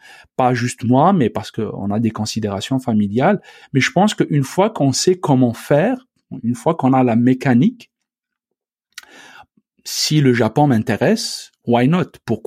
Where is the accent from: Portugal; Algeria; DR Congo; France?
Algeria; Donc, je suis très lié avec mon pays d'origine, donc l'Algérie, c'est un lien viscéral extraordinaire